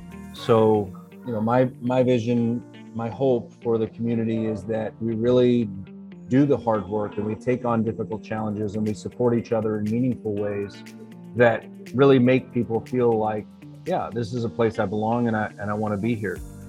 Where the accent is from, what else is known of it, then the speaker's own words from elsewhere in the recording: Alaska, United States; Well, the thing that always comes to mind is that I'm from Alaska, which was born in Alaska.